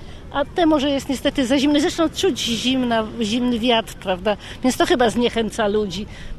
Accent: Olsztyn, Warmian-Masurian Voivodeship, Poland; jestem z Olsztyna, więc mamy jeziora, tam pływam

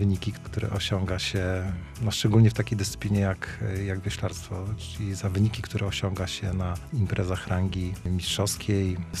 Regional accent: Gdańsk, Pomeranian Voivodeship, Poland; jestem urodzonym gdańszczaninem.

